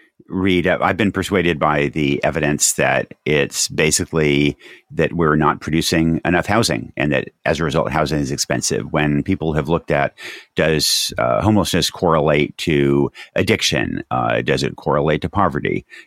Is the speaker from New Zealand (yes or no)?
no; Yamhill, Oregon, United States; my hometown here, Yamhill, Oregon, is very much a working class community.